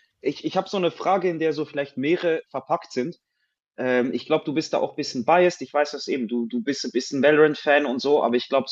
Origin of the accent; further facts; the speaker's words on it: Switzerland; Du hattest immer als Schweizer Zocker, glaube ich, die Möglichkeit, an mehrere, sicher so 4 bis 6 LANs pro Jahr zu gehen.